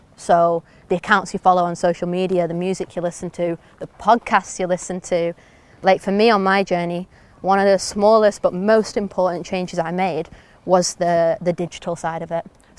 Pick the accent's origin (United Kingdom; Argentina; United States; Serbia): United Kingdom; Bamber Bridge, North West England; one of my dreams, once I started to do pretty well, was to build football pitches in my hometown for kids.